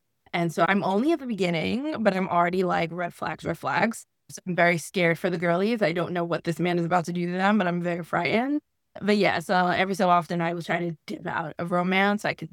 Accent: Cuba; So I too, because I'm Cuban, my grandma loved telenovelas.

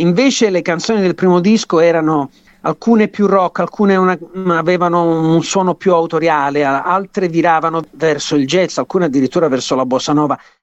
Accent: Calabria, Italy; moved away; C'è la mia terra natale, c'è il fatto di dover partire, mio personale, e poi ci sono anche immagini che invece riguardano chi arriva in una terra, la Calabria

